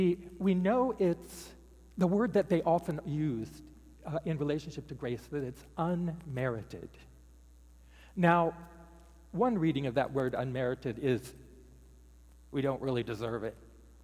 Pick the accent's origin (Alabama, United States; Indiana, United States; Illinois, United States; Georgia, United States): Indiana, United States; Indianapolis; I grew up in the Methodist church, but I was living in Indianapolis, Indiana. I grew up in Indiana. Turns out that I have a fellow Hoosier in the space.